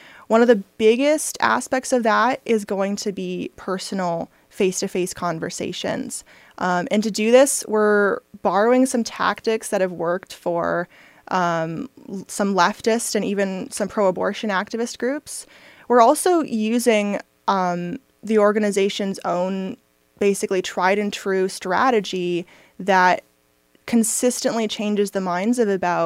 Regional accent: Michigan, United States; including my home state of Michigan

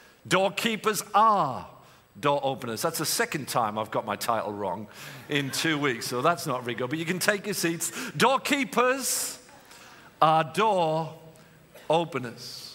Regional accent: Stockton-on-Tees, North East England, United Kingdom; born there; I was born in Stockton-on-Tees in the Northeast.

